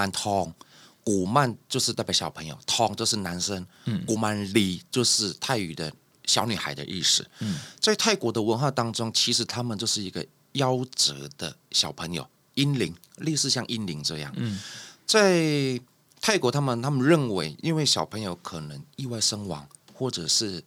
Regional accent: Hong Kong; born there; 那因为我本身小时候是在香港出生的，那我小的时候家里是供奉四面佛。

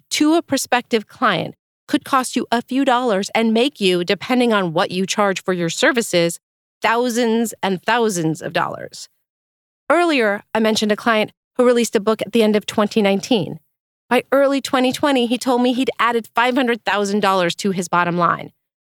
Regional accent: Los Angeles, California, United States; I also had an LA launch at my hometown bookstore, Book Soup, where over 100 people came

